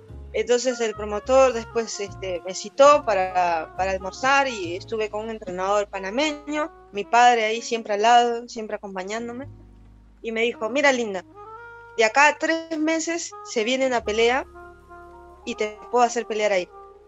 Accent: Peru; moved away; qué mejor motivo de ir a pasar Navidad y quedarme unos 2-3 meses en mi país, conocer mi tierra. Y fue así que a los 22 años, por primera vez conozco mi país.

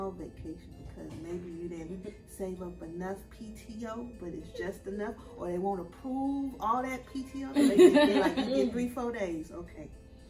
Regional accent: New Jersey, United States; also born or lived in Georgia; now in Los Angeles, United States; I'm from everywhere. I currently live in LA, but I was raised mostly in New Jersey and Georgia.

